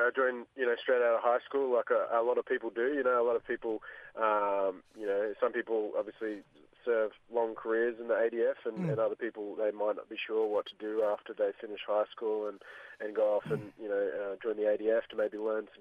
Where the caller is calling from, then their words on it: Brisbane, Queensland, Australia; Brisbane.